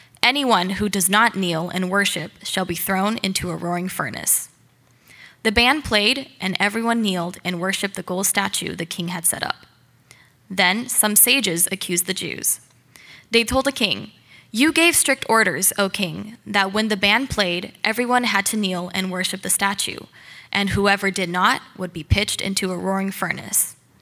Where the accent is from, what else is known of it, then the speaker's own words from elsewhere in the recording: Shanghai, China; moved away as an adult; now in Toronto, Canada; when I was about 4 and a half, my family moved back to China, and I grew up mostly in Shanghai, and now I'm back here in Toronto for my first year in the University of Toronto.